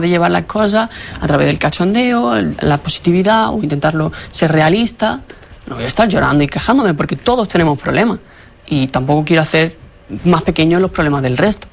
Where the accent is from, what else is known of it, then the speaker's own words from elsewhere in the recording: Andalusia, Spain; y allí en Andalucía, que nosotros somos de Andalucía, sí